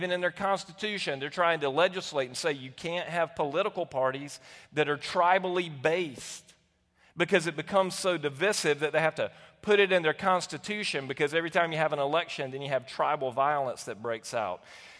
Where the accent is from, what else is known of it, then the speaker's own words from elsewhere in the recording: Southern US, United States; And for me, as a white man growing up in the South, you know, you would think that I would be immune to some of that.